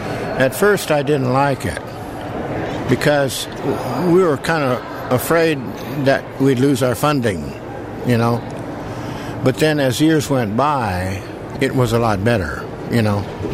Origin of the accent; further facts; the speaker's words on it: Sitka, Alaska, United States; I'm from Sitka, Alaska. I grew up in Sitka, and then I went to the University of Alaska.